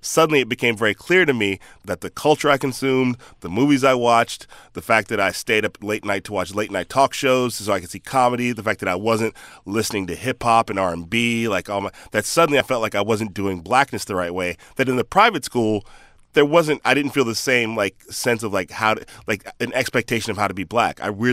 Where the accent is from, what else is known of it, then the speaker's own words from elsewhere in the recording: California, United States; where are you from? And I go, the Bay Area.